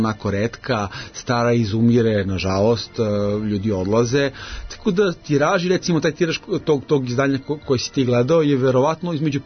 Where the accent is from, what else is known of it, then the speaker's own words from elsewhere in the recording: Leskovac, Southern and Eastern Serbia, Serbia; eto i kod nas u Leskovcu naša balkanska smotra najstrip autora, znači imamo u Srbiji